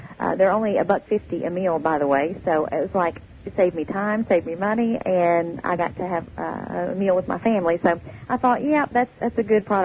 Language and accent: English; Texas, United States; I am from Texas.